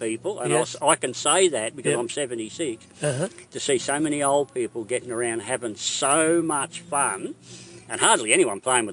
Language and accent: English; Nanango, Queensland, Australia; I'm from Nanango